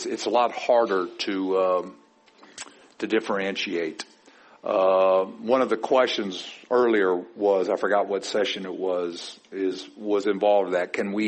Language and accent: English; Kentucky, United States; I'm from Kentucky, and I'm not that smart